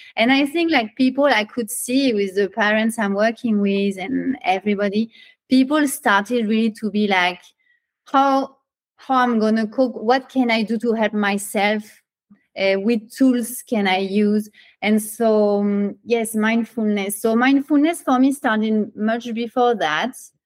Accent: France; accent: French; English is a second language; Right now, you are practicing mindfulness because you are trying to really understand my French accent.

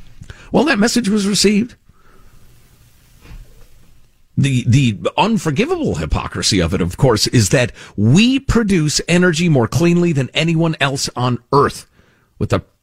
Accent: United States; And it's easy as an American to not understand the shock to the fuel, the energy industry

